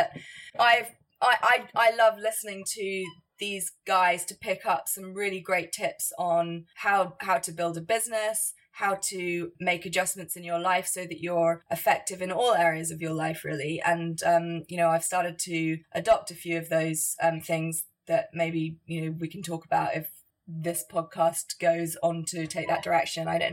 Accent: London, United Kingdom; I am from London. I live here in London.

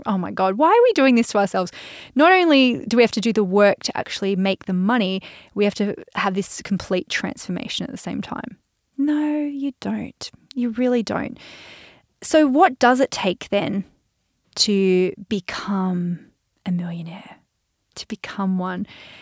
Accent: Australia; accent: Aussie; I'm Australian. Oh, I don't know if you've noticed. I'm Australian, mate. I'm an Aussie. But when I first started my business, I was like, oh, my accent's so Aussie.

